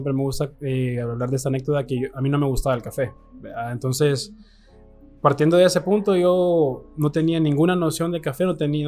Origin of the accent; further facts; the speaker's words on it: El Salvador; como buen salvadoreño